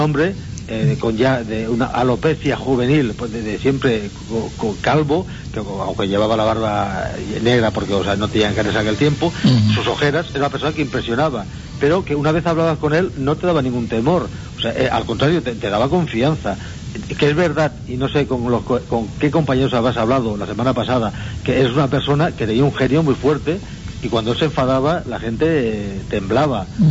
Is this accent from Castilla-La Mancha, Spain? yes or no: no; Catalonia, Spain; y soy catalán, no soy de Andalucía